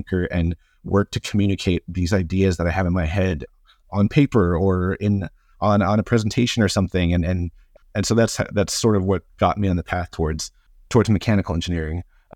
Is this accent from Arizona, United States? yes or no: yes; Arizona, United States; I'm Navajo, actually. I'm from the Southwest. I grew up in Northern Arizona.